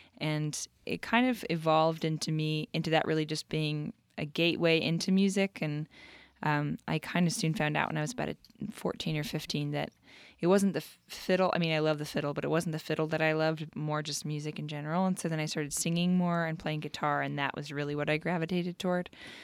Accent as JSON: {"language": "English", "town": "Red Bluff", "region": "California", "country": "United States", "tie": "born or raised there", "also_born_or_lived": "Gerber, California / Boston", "moved": "as an adult", "lives_now": "New York City, United States", "said": "I grew up half in Gerber, California, and half in Red Bluff, California. So that's kind of where I'm from originally. And I then moved on to Boston and then now live in New York City."}